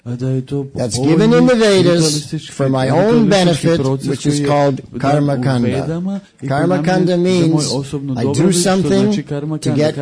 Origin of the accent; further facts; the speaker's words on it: England, United Kingdom; born there; also born or lived in Canada; I am not American, okay? I was born in England. And educated in Canada.